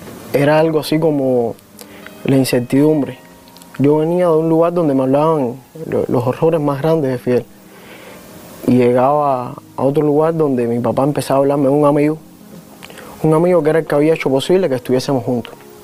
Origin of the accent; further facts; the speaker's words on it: Cuba; devuelto a mi tierra, por darme un lugar en el corazón de los cubanos